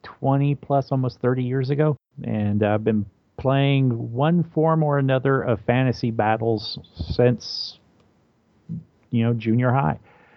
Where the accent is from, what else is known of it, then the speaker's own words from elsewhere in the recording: Ohio, United States; also born or lived in Oklahoma; now in Wichita, United States; and I'm from Wichita, Kansas. I've been here for 15 years. Prior to that, I was from Oklahoma, and prior to that, I was originally from Ohio. Kinsman, Cleveland, Austintown, Youngstown area.